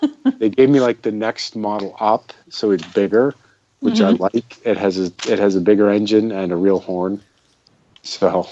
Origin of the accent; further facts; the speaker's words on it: Massachusetts, United States; Oh, I do. I'm from Massachusetts, and my plate says as much.